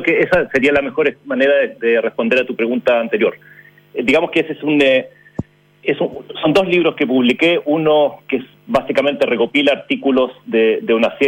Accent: Chile; also born or lived in Argentina / United States; soy chileno. Nací en Argentina y he vivido mayor parte de mi vida en Chile y luego una vida extendida en Estados Unidos, lo que te hace un poco de todas partes, ¿no?

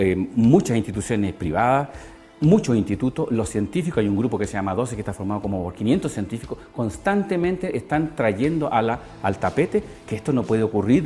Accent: Chile; Lo que pasa es que nosotros no sepamos, es problema nuestro como chilenos.

